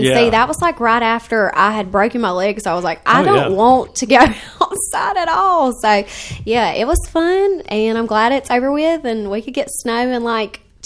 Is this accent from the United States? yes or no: yes; United States; And to say I'm like back where I came from, growing up in Grady County, teaching these kids, it's an honor for sure.